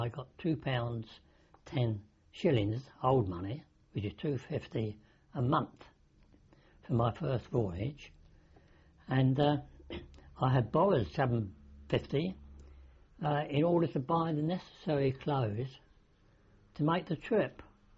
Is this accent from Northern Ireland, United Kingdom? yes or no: no; Plaistow, London, United Kingdom; I was born in the East End of London, Plaistow, 1920.